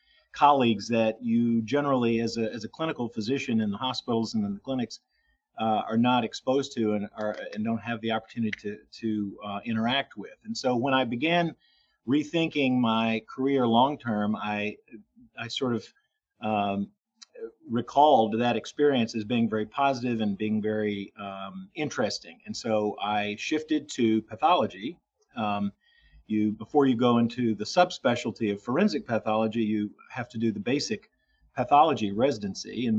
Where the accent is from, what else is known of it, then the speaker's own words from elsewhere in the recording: Tennessee, United States; accent: Southern; I'm a native Southerner, in fact. And so I grew up in Tennessee, and I still have a bit of that of a lingering Southern accent, if you can't tell.